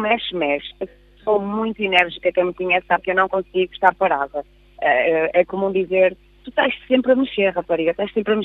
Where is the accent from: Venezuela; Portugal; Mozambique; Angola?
Portugal; Esposende, Norte; eu moro lá, nas Marinhas, não é? Eu já moro em Esposende há 24 anos.